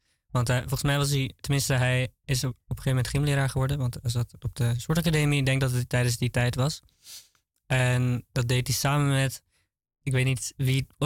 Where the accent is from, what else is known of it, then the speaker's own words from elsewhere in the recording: Haarlem, North Holland, Netherlands; in Haarlem-Zuid. Ik ben geboren en getogen Haarlemmer.